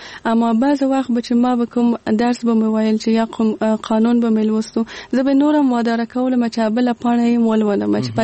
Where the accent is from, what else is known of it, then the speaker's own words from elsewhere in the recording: Kabul, Afghanistan; زه په کابل کې زیږیدلې یم او دلته مې ژوند کړی.